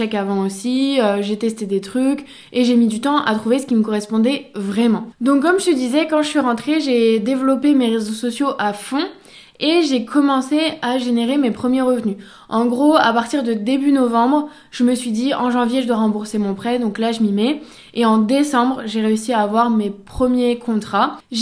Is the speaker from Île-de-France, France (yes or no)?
no; Dijon, Bourgogne-Franche-Comté, France; Donc je suis revenue chez moi à Dijon